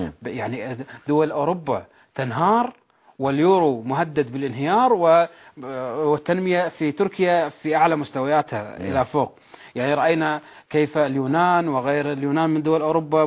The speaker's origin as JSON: {"language": "Arabic", "country": "Kuwait"}